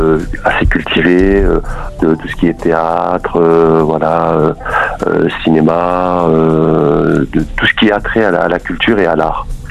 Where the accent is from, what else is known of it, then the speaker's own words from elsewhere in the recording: Toulon, Provence-Alpes-Côte d'Azur, France; alors moi je suis de Toulon et je vous appelle pour ma belle-sœur.